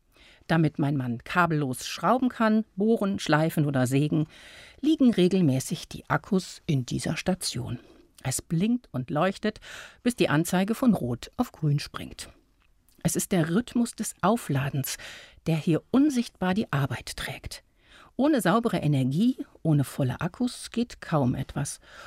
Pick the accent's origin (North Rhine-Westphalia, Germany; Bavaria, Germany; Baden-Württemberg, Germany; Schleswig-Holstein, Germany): North Rhine-Westphalia, Germany; Detmold; In meiner Heimatstadt Detmold gibt es auf dem Kupferberg einen eigens gestalteten Garten der Stille.